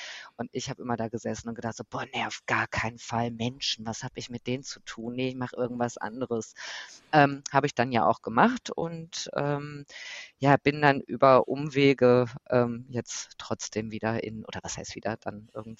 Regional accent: Cologne, North Rhine-Westphalia, Germany; und ich bin aus Köln

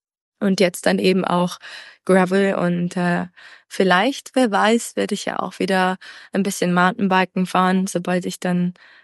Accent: Germany; born there; gebürtig aus Deutschland, verbringe den Großteil meiner Zeit auf dem Rad irgendwo in der Welt.

